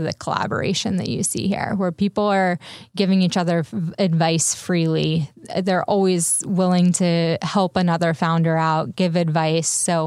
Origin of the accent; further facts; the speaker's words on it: San Diego, California, United States; also born or lived in Bay Area; now in Los Angeles, United States; So I was actually in the Bay Area for 3 years before I moved to LA. I spent a little time down here. I'm originally from San Diego.